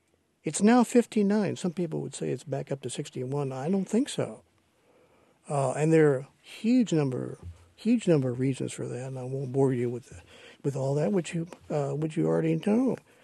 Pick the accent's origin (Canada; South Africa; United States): United States; Oklahoma; and I'm from Oklahoma, and my father was in the oil business, and I know just a tad about it.